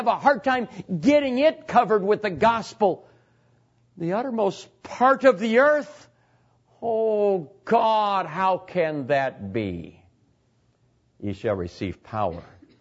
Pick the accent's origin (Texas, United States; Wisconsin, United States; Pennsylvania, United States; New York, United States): Wisconsin, United States; I grew up here in Wisconsin.